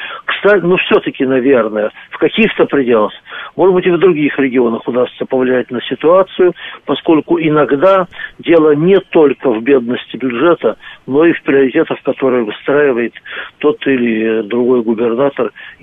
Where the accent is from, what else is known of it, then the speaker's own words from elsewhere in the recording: Omsk, Omsk Oblast, Russia; в моем родном городе Омске